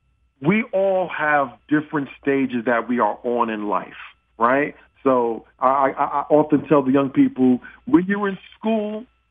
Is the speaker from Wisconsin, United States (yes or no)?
no; Brooklyn, New York, United States; And I grew up in Bed-Stuy, Brooklyn, right?